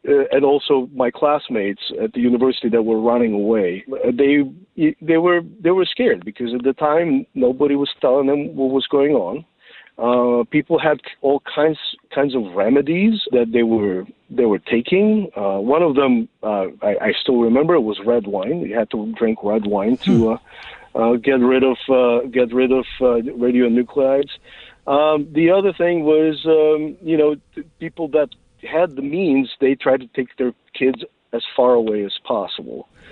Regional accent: Western Ukraine, Ukraine; So I was born in Western Ukraine, and this was my graduating year. So this was my high school graduation time. I did graduate at 16.

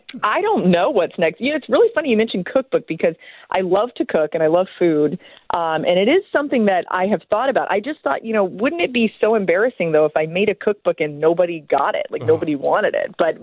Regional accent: Atlanta, Georgia, United States; also born or lived in Florida; I'm from Atlanta and then went to Florida.

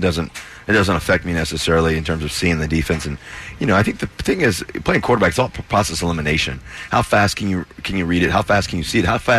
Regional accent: Cincinnati, Ohio, United States; born there; I think it goes back to really just kind of my experience growing up. I was born in Cincinnati, Ohio, 1988, when you won the MVP.

